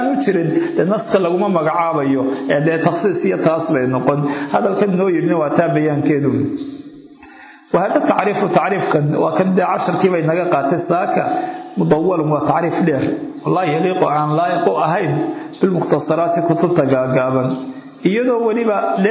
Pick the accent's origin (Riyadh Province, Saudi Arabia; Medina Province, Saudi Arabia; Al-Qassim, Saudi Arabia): Al-Qassim, Saudi Arabia; وأنا ابن القصيم